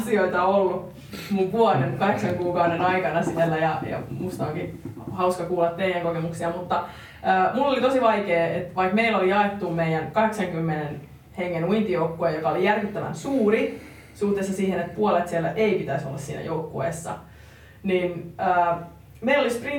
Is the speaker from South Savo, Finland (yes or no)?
yes; Mikkeli, South Savo, Finland; Ja mä oon itse Mikkelistä kotoisin.